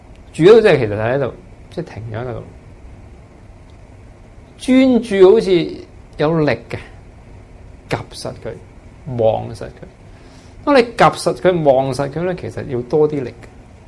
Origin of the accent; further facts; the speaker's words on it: China; 我哋中国人写好多诗